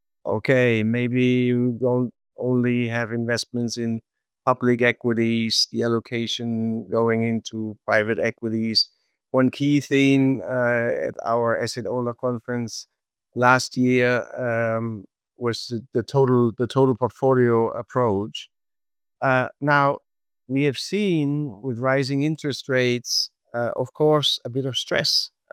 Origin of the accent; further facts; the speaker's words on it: Germany; I'm from Germany